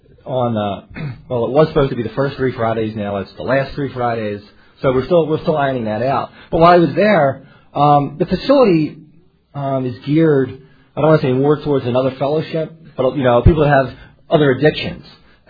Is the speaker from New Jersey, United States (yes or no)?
yes; New Jersey, United States; I'm also from Area 45, Southern New Jersey.